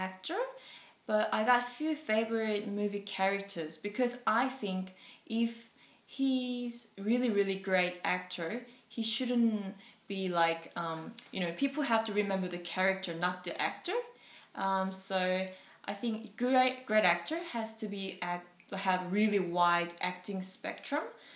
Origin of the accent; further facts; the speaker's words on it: Seoul, South Korea; I'm from Seoul, capital city of South Korea.